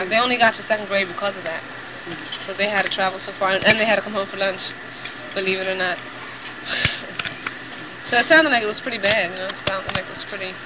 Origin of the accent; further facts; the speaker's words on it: San Juan, Puerto Rico; born there; I was born in San Juan. There was no hospital in Ay Bonito.